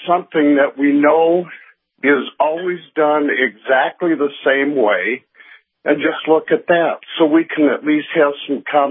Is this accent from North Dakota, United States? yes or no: yes; North Dakota, United States; now in Delaware, United States; I'm your friend from North Dakota and living in Delaware.